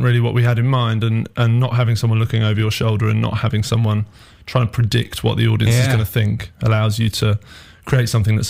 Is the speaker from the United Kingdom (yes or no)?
yes; London, United Kingdom; I'm from London, so is Mikey